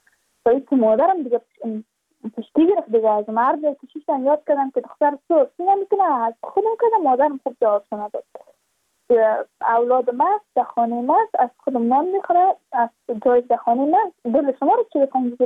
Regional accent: Badakhshan, Afghanistan; چون ما از بدخشان هستیم، یعنی منطقای دور دستش،

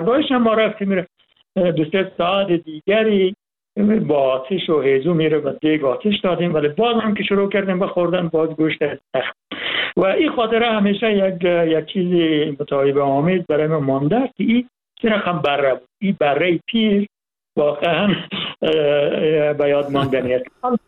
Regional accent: Hazarajat, Afghanistan; من از هزارجات هستم

